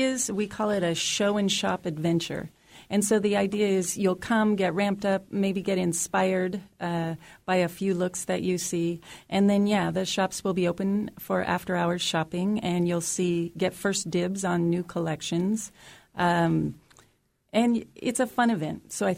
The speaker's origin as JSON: {"language": "English", "region": "Alaska", "country": "United States", "tie": "born or raised there", "said": "I grew up here. I grew up in Southeast Alaska, so I am completely on board with that."}